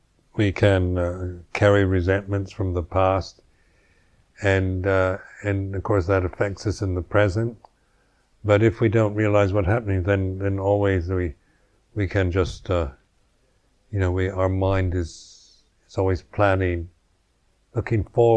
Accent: United States; born there; I was born in America

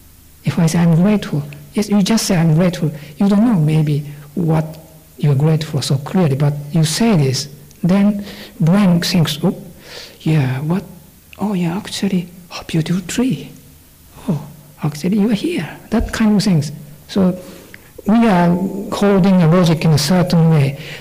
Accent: Japan; accent: Japanese; English is a second language; I have a strong Japanese accent. Thank you for putting me with my accent

